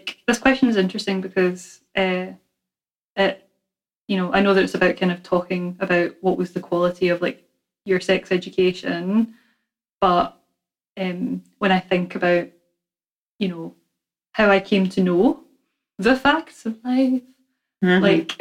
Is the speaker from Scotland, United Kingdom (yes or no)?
yes; Scotland, United Kingdom; it's interesting for me and Emma because we're both Scottish, but enough of an age gap that there might have been a bit of difference.